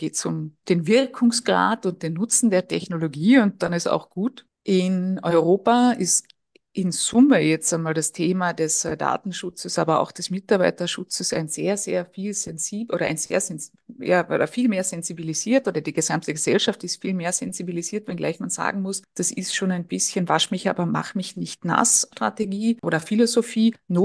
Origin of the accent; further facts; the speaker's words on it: Austria; ich lebe noch immer als Österreicherin gern in Home of Schrems.